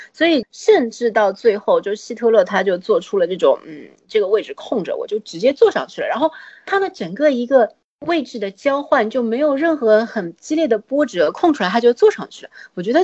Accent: China; 那么我们中国人可能就很难理解

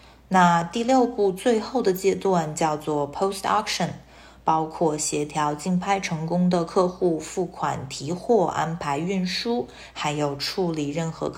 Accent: China; 和我们中国人概念不同，欧美的子女在父母去世后，大多会把遗产的八九成拿来拍卖换成钱

